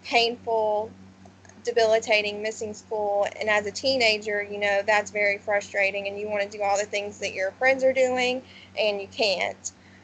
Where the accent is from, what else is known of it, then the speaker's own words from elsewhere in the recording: Aiken, South Carolina, United States; I'm from Aiken, South Carolina. I've lived here pretty much my whole entire life.